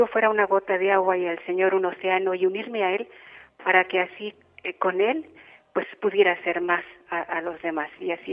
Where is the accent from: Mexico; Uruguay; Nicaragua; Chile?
Mexico; Yo soy mexicana, provengo de una familia cristiana. Fuimos una familia de 4 hermanos, 4 mujeres y 4 hombres, de 8.